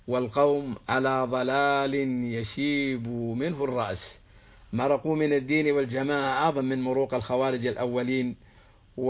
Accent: Saudi Arabia

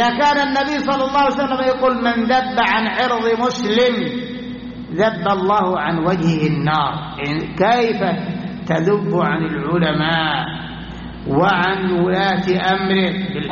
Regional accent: Saudi Arabia; بلادنا المملكة العربية السعودية، بلاد التوحيد والسنة، بلاد الخيرات.

